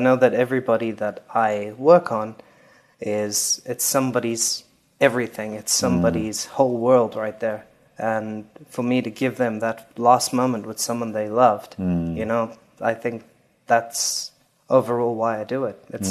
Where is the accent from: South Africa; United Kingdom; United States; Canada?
South Africa; Durban, KwaZulu-Natal; also born or lived in Johannesburg; I was born in Durban, South Africa, KwaZulu-Natal on the East Coast.